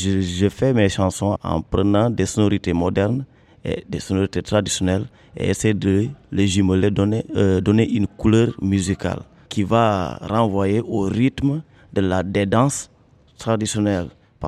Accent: Kédougou, Senegal; Je suis de Kédougou, l'ethnie Bassari.

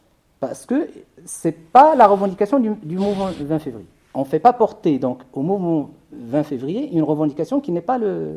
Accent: Morocco; j'aimerais bien avoir le regard des autres sur ce qui se fait dans mon pays d'origine.

